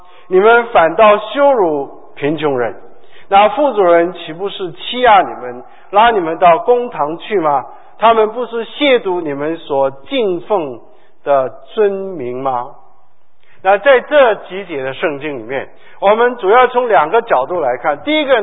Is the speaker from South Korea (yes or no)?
yes; South Korea; 其实我们在韩国长大的时候，我们都住在洞里，你知道吗？我的家在真洞啊。